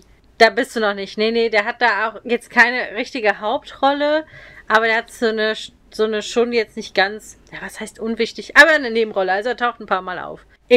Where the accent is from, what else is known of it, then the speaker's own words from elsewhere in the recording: Rhineland, Germany; dieses Gebiet des Rheinlands als meine Heimat. So, da muss aber jetzt nicht meine Stadt, in der ich geboren und aufgewachsen bin, zwingend sein.